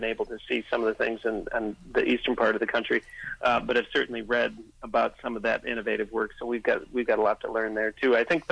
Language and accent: English; United States; It might not sound like I'm from the United States, but I don't think we're particularly ahead of where Canada is.